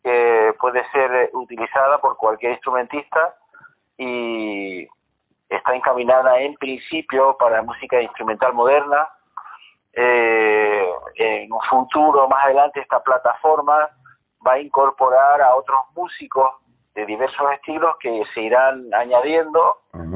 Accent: Tenerife, Canary Islands, Spain; also born or lived in Valencia; mi padre ya vivía aquí en Canarias y mi madre también. Lo que pasa es que mi madre casualmente estaba en Valencia y cuando ya tenía un mes ya viajé para Tenerife y ya me crié aquí en Tenerife.

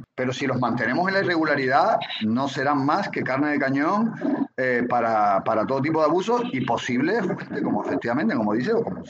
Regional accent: Spain; ascenso político de determinadas opciones partidistas en España, en mi país

